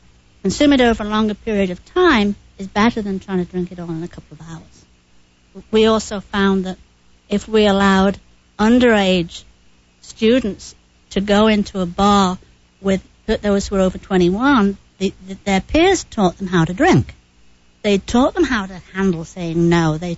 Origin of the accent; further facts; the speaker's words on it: United Kingdom; that's one thing that's sort of a bit embarrassing about being British, the soccer hooligans.